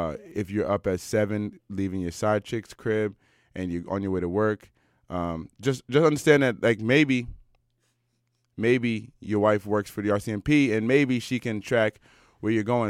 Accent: Washington, District of Columbia, United States; now in Vancouver, Canada; Listen, like me, I'm from Washington, D.C., and it's not unusual to pay $1,500, $1,600 for a real trash one-bedroom apartment.

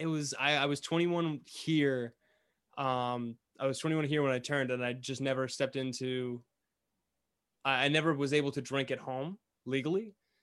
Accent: Boston, Massachusetts, United States; I'm from Massachusetts, from Boston, but I'm a Steelers fan.

